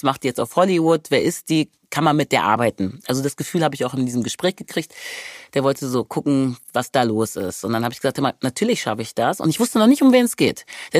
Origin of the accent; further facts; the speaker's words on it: Wermelskirchen, North Rhine-Westphalia, Germany; Ich sagte, aus dem Bergischen Land. Dann war er erstmal so, woher kommst du denn? Ich sagte, Wermelskirchen.